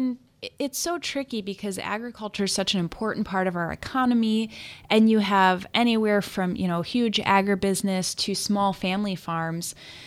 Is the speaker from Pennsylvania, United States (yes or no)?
no; Chicago, Illinois, United States; now in Minnesota, United States; I'm from Chicago. That's the area code. 630-806-9909. But I have lived in Minnesota now for 10 years.